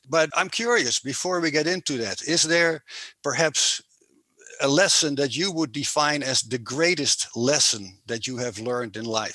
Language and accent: English; Netherlands; English is a second language; now in Arizona, United States; I'm originally from the Netherlands, currently living in the state of Arizona in the United States